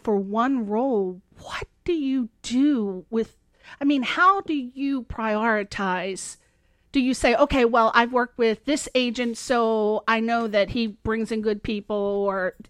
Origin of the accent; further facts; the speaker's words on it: East Coast, United States; Talking about that, you know, I'm from the East Coast.